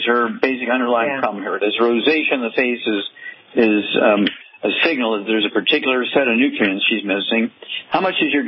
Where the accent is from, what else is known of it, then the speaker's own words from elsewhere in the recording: Missouri, United States; let's go to Missouri, my home state